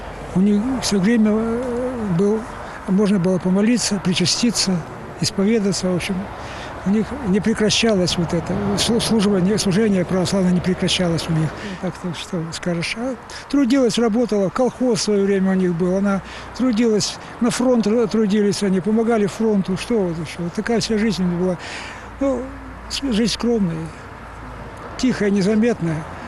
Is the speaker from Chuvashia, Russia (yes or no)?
no; Nizhnyaya Tura, Sverdlovsk Oblast, Russia; Просто это моя родина, я с Нижней Туры сам. Там родился, там детство провел.